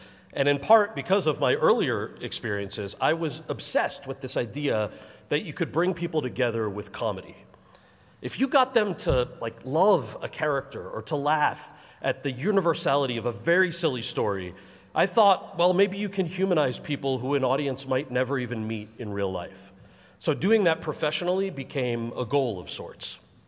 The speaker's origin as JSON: {"language": "English", "region": "New Jersey", "country": "United States", "tie": "born or raised there", "said": "I grew up in New Jersey. All right. As the American-born son of Indian immigrants."}